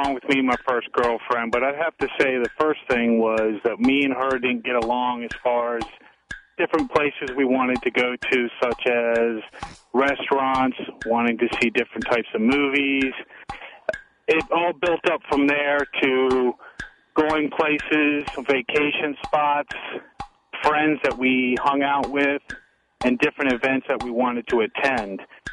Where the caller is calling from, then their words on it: Frederick, Maryland, United States; Actually, it's actually Frederick, Maryland.